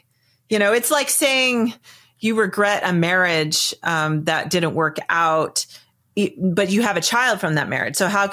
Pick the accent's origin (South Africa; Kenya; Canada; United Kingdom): Kenya; I love meeting other Kenyans, but when I do, like, it's clearly not the same. Like, I did not grow up as a Kenyan. I grew up in a very rarefied bubble world that is hard for them to really relate to.